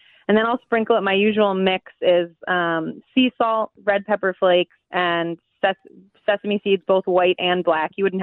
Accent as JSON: {"language": "English", "town": "Madison", "region": "Wisconsin", "country": "United States", "said": "I am from Wisconsin. I'm from the Madison area. I'm a farmer, so I love local food."}